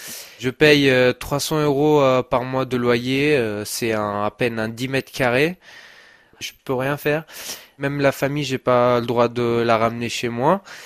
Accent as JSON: {"language": "French", "country": "Italy", "said": "je suis italien, j'ai pas la nationalité française."}